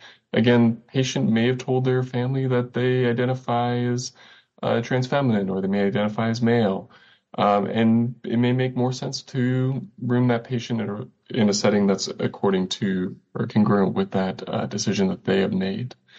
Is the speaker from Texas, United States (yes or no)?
yes; Texas, United States; So I'm from Texas, so I love to eat.